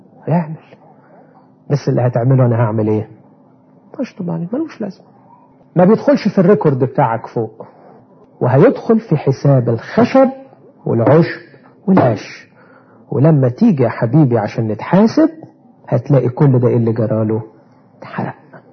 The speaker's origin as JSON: {"language": "Arabic", "town": "Alexandria", "region": "Alexandria Governorate", "country": "Egypt", "said": "انا لا انسى أستاذ عظام عندنا في اسكندرية"}